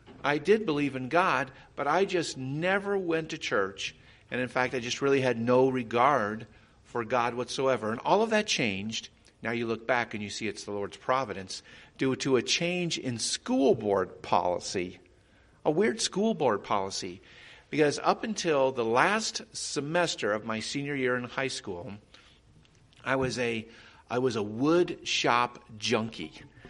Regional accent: Cheyenne, Wyoming, United States; And the fact that is, I grew up in Cheyenne, Wyoming

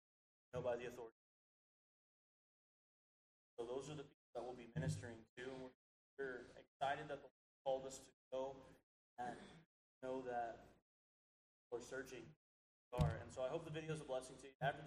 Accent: Texas, United States; Which, I say that because we're from West Texas. Our rain comes in 15 minutes.

